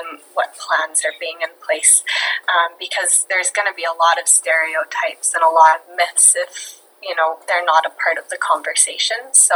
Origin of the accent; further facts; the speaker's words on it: Canada; but being Canadian, it just feels especially close to home.